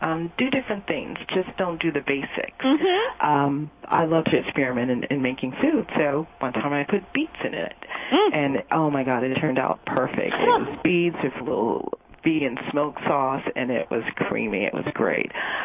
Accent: New Jersey, United States; You do, yes. I grew up in North New Jersey.

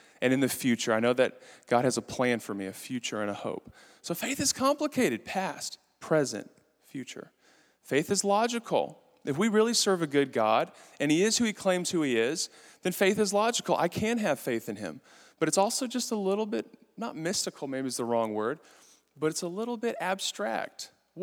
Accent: Southern United States, United States; I'm from the South, then grew up on the mission field, and she was from New York.

